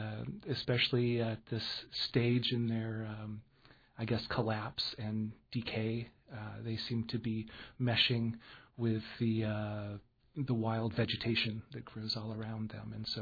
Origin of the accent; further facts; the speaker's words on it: Douglas, Alaska, United States; I was born and raised in Douglas, right next to the edge of the Treadwell ruins.